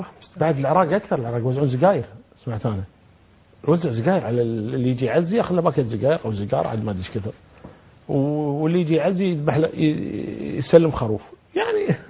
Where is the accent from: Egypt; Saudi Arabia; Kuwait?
Kuwait; أنا الحمد لله ما عندنا في الكويت